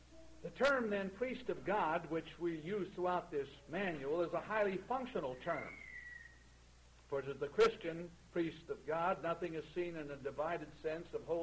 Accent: Pittsburgh, Pennsylvania, United States; as I grew up in Pittsburgh with Dr. Klotz

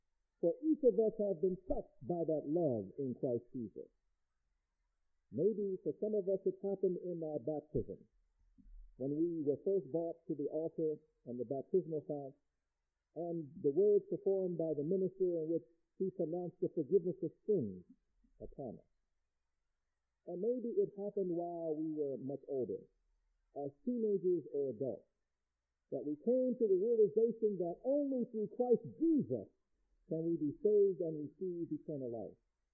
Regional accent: Philadelphia, Pennsylvania, United States; There is a hymn that I first learned as a small boy growing up in Philadelphia, Pennsylvania

